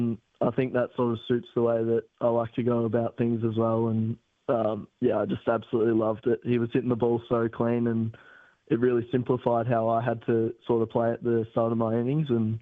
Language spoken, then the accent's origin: English; Geelong, Victoria, Australia; being in a smallish town growing up in Geelong